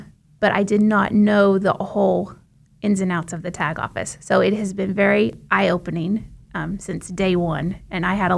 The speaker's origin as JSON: {"language": "English", "region": "Arkansas", "country": "United States", "tie": "born or raised there", "also_born_or_lived": "Hutchinson, Kansas / western Kansas", "said": "So I was born in Hutchinson and then lived in western Kansas for some time. My dad was in the meatpacking industry, so we moved to northeast Arkansas when I was in middle school."}